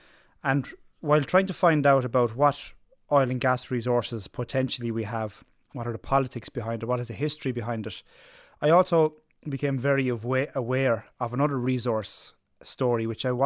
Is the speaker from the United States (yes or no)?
no; Ireland; why as Irish people, both our people and our politicians, our civil servants, have very little regard to our offshore.